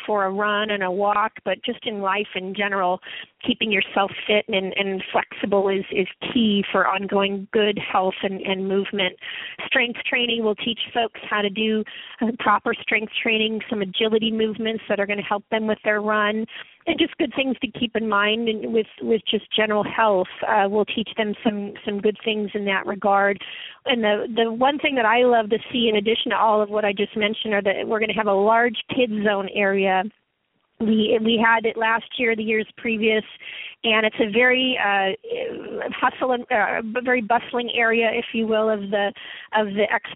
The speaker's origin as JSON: {"language": "English", "region": "California", "country": "United States", "tie": "born or raised there", "said": "We all know in the beach cities, growing up in the South Bay area, you go to the beach"}